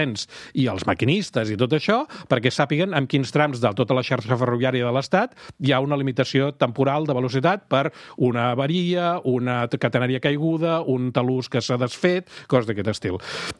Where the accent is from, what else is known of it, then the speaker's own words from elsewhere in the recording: Catalonia, Spain; per nosaltres, com a catalans